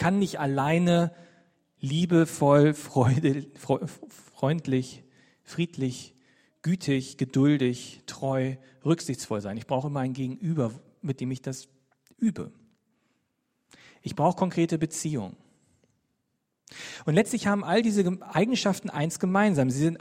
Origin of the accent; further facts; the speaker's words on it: Berlin, Germany; Wenn wir als Berliner, als moderne, postmoderne, postpostmoderne, was auch immer, wir sind einfach als Berliner